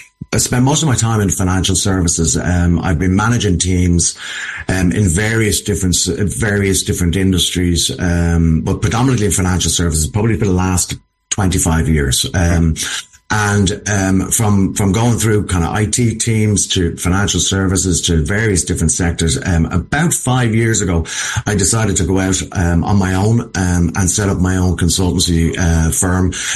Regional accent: Dublin, Leinster, Ireland; now in Gorey, Ireland; I live in the southeast, so I am in County Wexford, just outside a little town called Gorey. I'm originally from Dublin

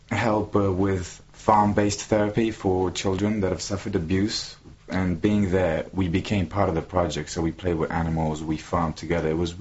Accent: Transylvania, Romania; moved away as an adult; also born or lived in Bucharest; now in New Zealand; I come from Transylvania. So then I turned 18, I could leave home, and I took an airplane. I came here to do a degree in film, radio, and TV production at Christchurch in Canterbury

